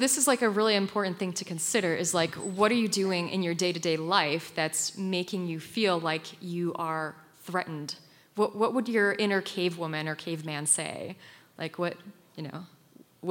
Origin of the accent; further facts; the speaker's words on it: eastern Poland, Poland; I grew up in Poland, and I lived on the Ukrainian border growing up.